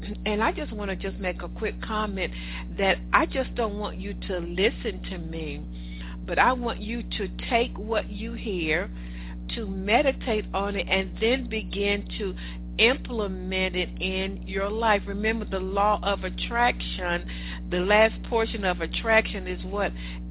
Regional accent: the South, United States; accent: southern; excuse my southern accent, they ain't making no money.

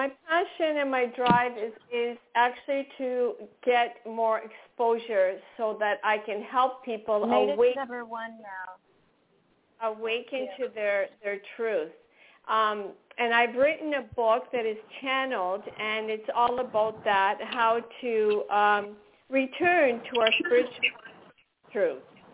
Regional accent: Toronto, Ontario, Canada; And I am from Toronto.

